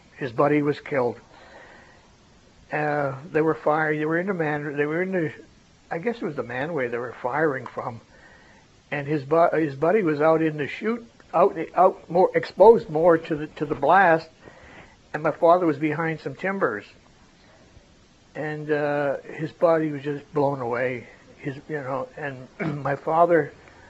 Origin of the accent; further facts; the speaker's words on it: Lansford, Pennsylvania, United States; I was born in February the 25th, 1921, right here in Lansford, up on East Klein Avenue, up in Lansford, place called Provoznik's. The family, well, my people, my mother and father came from Europe.